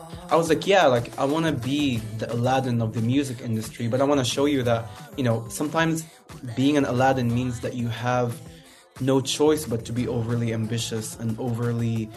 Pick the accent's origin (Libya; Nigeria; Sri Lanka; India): Libya; accent: Libyan; Sadly, a lot of it comes from my home country because of the way I sing